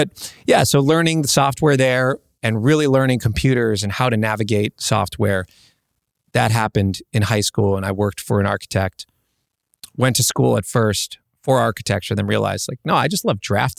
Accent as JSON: {"language": "English", "town": "Minneapolis", "region": "Minnesota", "country": "United States", "tie": "born or raised there", "said": "And then I grew up in Minneapolis, and there's so much … in the air and in the water."}